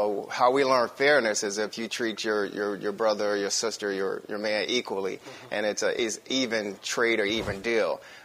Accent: Chicago, Illinois, United States; I grew up in Chicago, and one thing I like to say about the city of Chicago is the city that works.

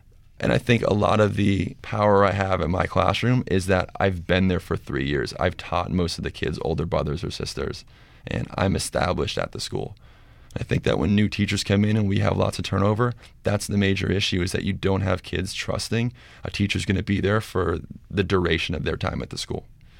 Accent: Seattle, Washington, United States; and I'm from Seattle, Washington. Where I grew up, we went to middle school, and then you went to the next high school.

